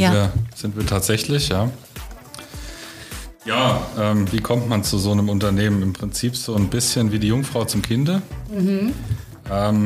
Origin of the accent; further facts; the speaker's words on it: Seligenstadt, Hesse, Germany; Ich bin nicht hier aus der Region. Ich bin aus Seligenstadt, nähe Aschaffenburg.